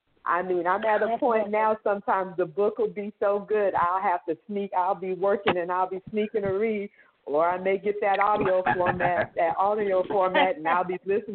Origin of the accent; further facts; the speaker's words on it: Miami, Florida, United States; I'm from Miami, Florida, and it is just a natural high to see an African-American woman to do horror books.